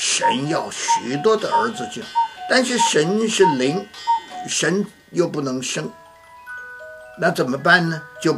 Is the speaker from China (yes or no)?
yes; China; 所以弟兄姊妹们，甚至于我们中国人说孝顺第一个最重要的